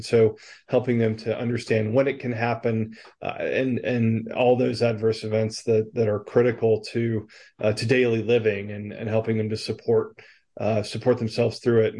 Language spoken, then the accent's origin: English; Rome, Georgia, United States; also born or lived in North Carolina; now in Atlanta, United States; So I'm a pharmacist from Rome, Georgia, originally. I've been here back in Atlanta at Emory since 2005.